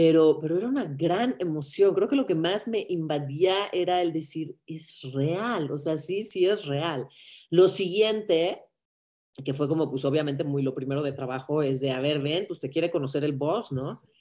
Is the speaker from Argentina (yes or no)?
no; Mexico; pero sí soy mexicana, pues tengo tipo de mexicana, soy mexicana.